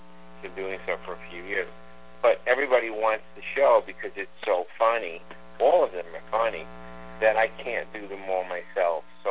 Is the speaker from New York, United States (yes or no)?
yes; Brooklyn, New York, United States; the craziness of growing up in Sheepshead Bay, Brooklyn